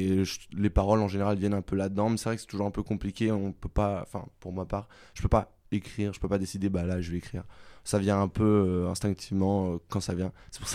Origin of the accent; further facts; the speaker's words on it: France; on est français, on a envie d'écrire français, c'est une belle langue